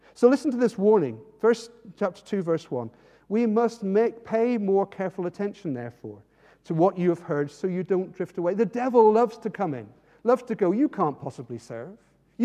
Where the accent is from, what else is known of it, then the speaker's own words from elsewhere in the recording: Northern Ireland, United Kingdom; I come from Ireland. There's a mountain called Slemish.